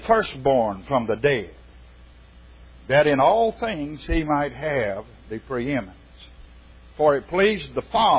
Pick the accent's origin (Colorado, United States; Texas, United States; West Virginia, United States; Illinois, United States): Texas, United States; Houston; And I grew up in Houston as a boy, but we'd go for home. Tenny Hawk was our home.